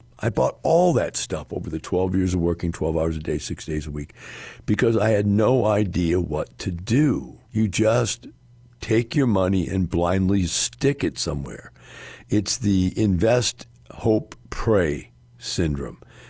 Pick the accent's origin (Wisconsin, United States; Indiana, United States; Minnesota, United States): Wisconsin, United States; Madison; I'm from Wisconsin. We're in Madison, Wisconsin, quite honestly, the reality is that the water is crystal clear. It's all glacial-fed lakes there.